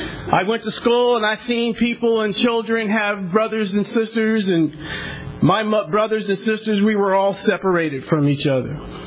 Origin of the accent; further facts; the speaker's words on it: Tulare, California, United States; Born and raised in Tulare, I would soon, before age 23, be filled with cocaine and crack